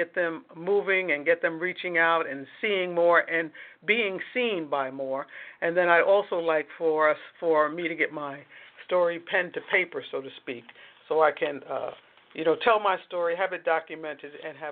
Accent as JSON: {"language": "English", "town": "Queens", "region": "New York", "country": "United States", "tie": "born or raised there", "said": "You know, I grew up in Queens, and it was always fun because my mother would take us on a trip to the city"}